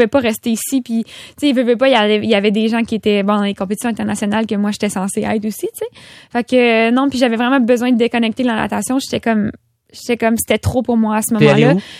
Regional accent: Quebec City, Quebec, Canada; je viens de Québec, fait que quand je suis revenue de Québec

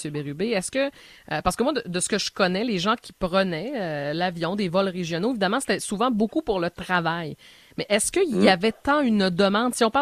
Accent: Quebec, Canada; Je suis originaire du Saguenay

